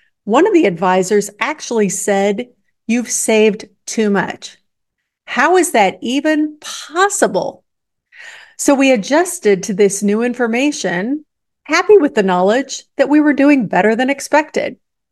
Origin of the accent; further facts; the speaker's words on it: Midwest, United States; Because we are of a certain age, because we grew up in the Midwest, because we are working class